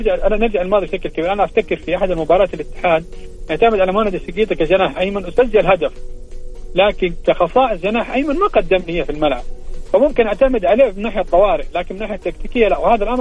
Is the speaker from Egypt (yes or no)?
no; Saudi Arabia; يعني أنا أنا أنا أنا كسعودي